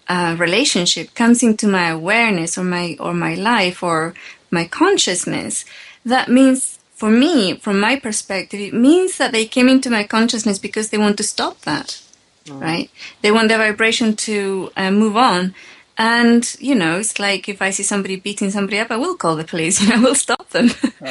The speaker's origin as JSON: {"language": "English", "town": "Nottingham", "region": "East Midlands", "country": "United Kingdom", "tie": "born or raised there", "said": "I grew up in Nottingham, which is a city in England."}